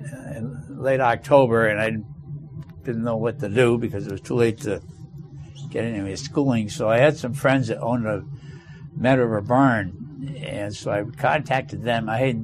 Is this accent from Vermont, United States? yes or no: yes; Brattleboro, Vermont, United States; also born or lived in Bennington; I was born in Bennington, Vermont, and raised pretty much in Brattleboro.